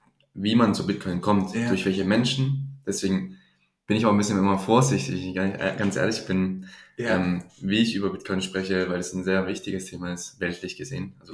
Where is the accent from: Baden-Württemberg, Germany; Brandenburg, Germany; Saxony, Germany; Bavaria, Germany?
Baden-Württemberg, Germany; ich komme aus dem Raum Stuttgart